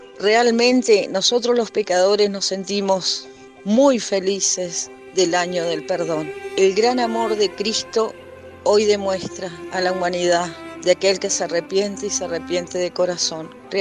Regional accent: San Miguel, Buenos Aires Province, Argentina; de San Miguel, de la provincia de Buenos Aires, Argentina.

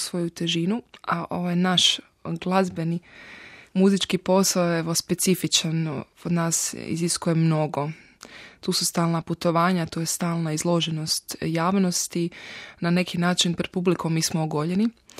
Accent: Zagreb, City of Zagreb, Croatia; Rodom sam iz Zagreba i u Zagrebu živim.

